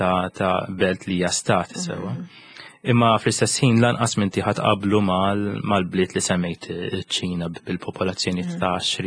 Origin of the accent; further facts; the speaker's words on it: St Julian's, Central Region, Malta; jien minn San Ġiljan.